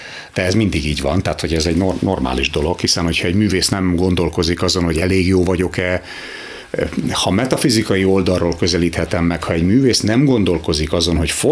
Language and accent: Hungarian; Győr, Győr-Moson-Sopron, Hungary; Tehát aki jár Győrbe, én ugye győri gyerek vagyok, ott összefolyik a Rába meg a Mosoni Duna.